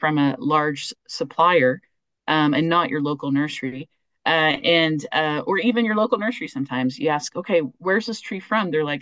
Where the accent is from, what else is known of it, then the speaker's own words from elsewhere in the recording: Oklahoma, United States; I know about Bermuda because I grew up in Oklahoma